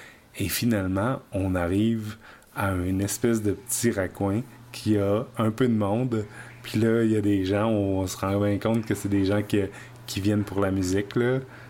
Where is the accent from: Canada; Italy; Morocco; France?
Canada; accent: Canadian; je sors mon accent canadien comme tu peux pas croire. Là, je dis à la fille, j'arrive du Canada.